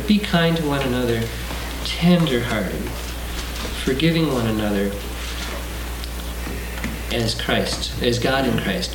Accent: Minnesota, United States; And I'm from Minnesota. And they joke about Minnesota nice

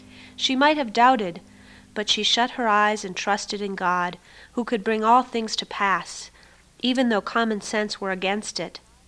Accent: Seattle, Washington, United States; I am from Seattle, Washington, and I am a guest in the village.

